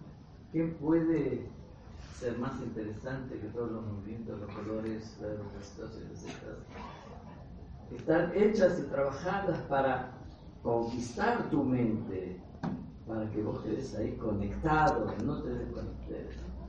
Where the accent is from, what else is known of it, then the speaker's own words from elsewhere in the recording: Brazil; now in Argentina; Y yo de chico en Brasil salía a jugar con mis amigos a las calles de noche.